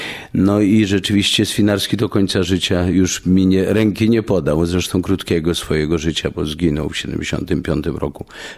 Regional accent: Kraków, Lesser Poland, Poland; nas wygoniło z Krakowa, mojego rodzinnego miasta, bo przecież tu się urodziłem.

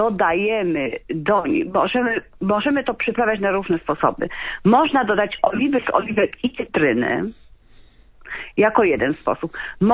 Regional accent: Świętokrzyskie Voivodeship, Poland; ja powiem, że jestem z Kieleckiego, więc tylko kielecką.

